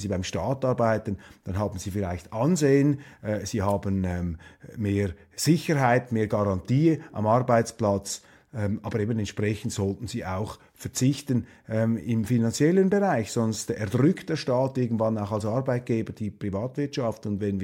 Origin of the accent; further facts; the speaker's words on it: Switzerland; Ich weiß nicht, ob wir Schweizer befugt sind